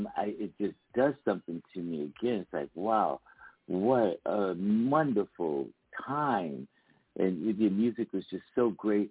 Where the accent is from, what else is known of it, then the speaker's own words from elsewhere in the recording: Philadelphia, Pennsylvania, United States; and I grew up in Philly listening to that music.